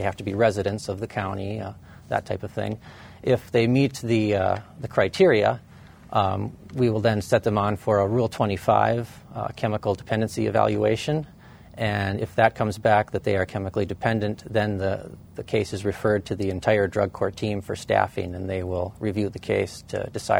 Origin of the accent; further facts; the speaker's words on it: Mandan, North Dakota, United States; I'm from Mandan, North Dakota, originally, born and raised there, graduated from high school in Mandan